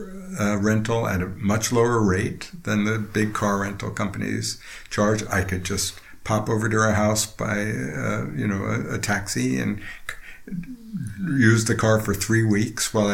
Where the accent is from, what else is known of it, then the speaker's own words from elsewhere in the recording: New Jersey, United States; Just outside Princeton, New Jersey.